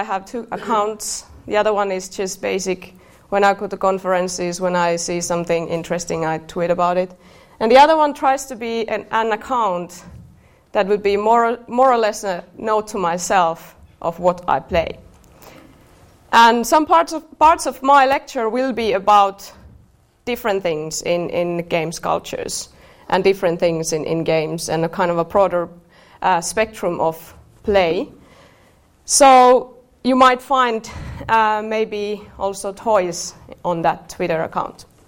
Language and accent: English; Sodankylä, Lapland, Finland; English is a second language; I'm from Lapland originally. I'm from Sodankylä, and my kind of dear home is a research center.